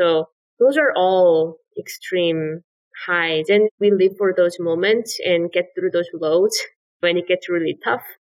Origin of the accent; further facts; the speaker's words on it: South Korea; Growing up in South Korea back in 1990s and 2000s, it wasn't necessarily an option to me.